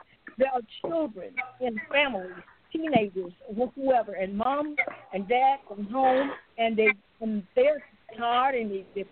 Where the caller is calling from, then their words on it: Lexington, Louisiana, United States; I'm calling from Lexington, Louisiana.